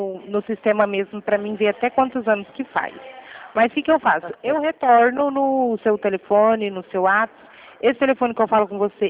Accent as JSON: {"language": "Portuguese", "region": "São Paulo", "country": "Brazil", "said": "Eu sou do interior, de São Paulo, bem distante."}